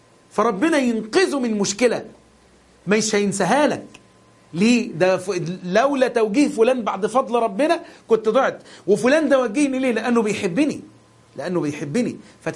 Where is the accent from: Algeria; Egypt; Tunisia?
Egypt; أن يحفظ بلدنا مصر